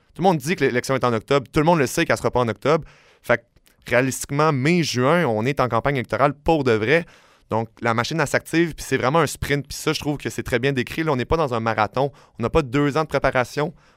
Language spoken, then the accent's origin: French; Quebec, Canada; pour mon Québec, parce que je suis Québécois